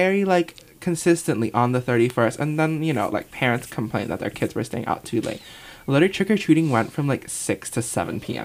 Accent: Singapore; In Singapore, we're from Singapore, I think it like rains like every Halloween.

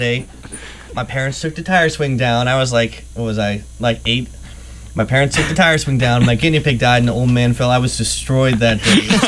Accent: New Hampshire, United States; We're actually all from New Hampshire.

